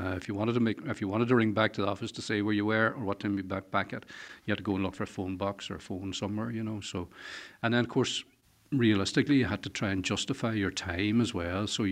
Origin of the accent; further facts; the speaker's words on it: Letterkenny, Ulster, Ireland; when I was growing up in Letterkenny